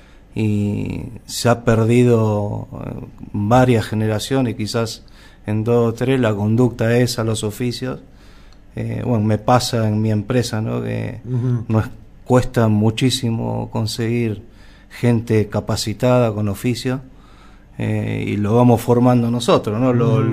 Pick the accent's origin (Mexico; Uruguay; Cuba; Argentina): Argentina; Buenos Aires; Yo vengo de Buenos Aires, ¿no? Soy un emprendedor nato, de chico siempre estuve innovando en cosas. Yo soy técnico mecánico, recibí de una escuela técnica en Buenos Aires